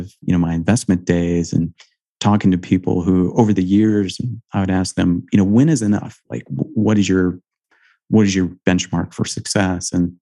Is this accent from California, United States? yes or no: no; Indiana, United States; I grew up in a very, very conservative Christian home, good Midwestern home. I grew up in Indiana. I went to a Christian college.